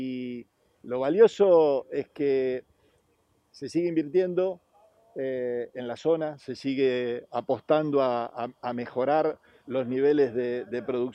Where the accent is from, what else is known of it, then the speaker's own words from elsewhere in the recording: Santa Fe, Argentina; como santafesinos orgullosos de que toda la zona de la hidrovía siga montando infraestructura moderna